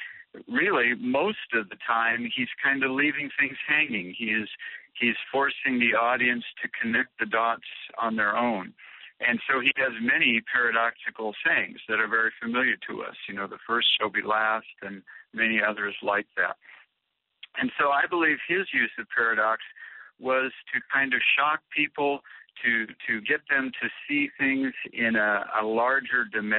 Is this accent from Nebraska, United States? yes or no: yes; Nebraska, United States; when I was growing up in Nebraska, my grandfather would dig post holes for all the fences on the farm